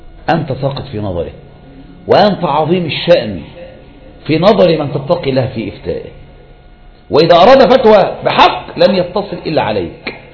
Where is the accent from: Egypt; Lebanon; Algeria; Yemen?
Egypt; وهل هذا أصلا العيد عندنا في مصر ولا عند الناس جميعا؟ وماذا لو كان عندنا في مصر أيضا؟